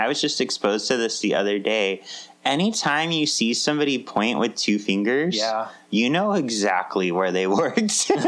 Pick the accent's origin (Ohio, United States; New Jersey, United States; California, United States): California, United States; Placentia; Growing up, that's what made me think of it, is I grew up in Placentia, which is right next to Anaheim.